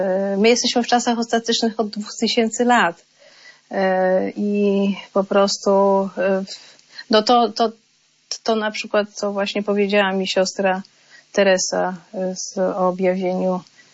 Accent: Lublin, Lublin Voivodeship, Poland; born there; No ja pochodzę, urodziłam się w Lublinie

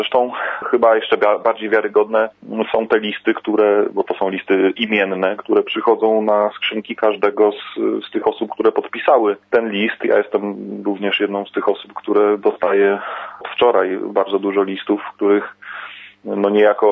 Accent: Pomeranian Voivodeship, Poland; Ja jestem skromnym historykiem z Trójmiasta

